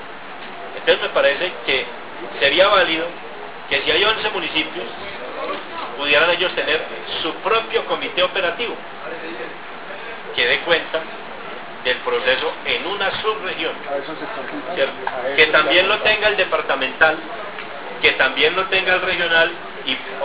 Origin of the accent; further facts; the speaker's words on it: Antioquia, Colombia; otra cosa es el campesino santandereano, otra cosa somos los paisas.